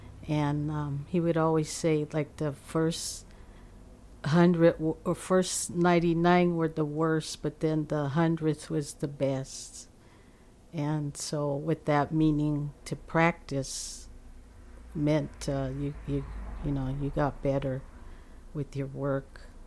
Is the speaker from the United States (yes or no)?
yes; Oakland, California, United States; I was born in Berkeley, California. However, I was raised in Oakland.